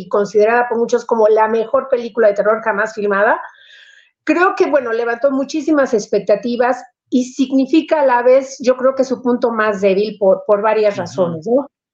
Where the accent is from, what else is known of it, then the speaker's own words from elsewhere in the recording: Mexico; nuestra experiencia como espectadores mexicanos